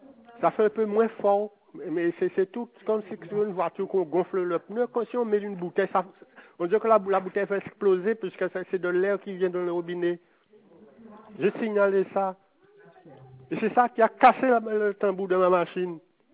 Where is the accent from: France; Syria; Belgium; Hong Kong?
France; Capesterre-Belle-Eau, Guadeloupe; je suis de Capesterre, je connais Capesterre Bello